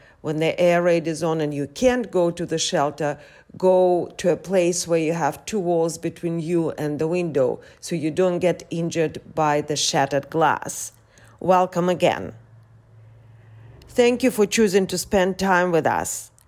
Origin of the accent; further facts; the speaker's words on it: United States; now in Odessa, Ukraine; I'm an American journalist based in Ukraine. I'm talking to you from Odessa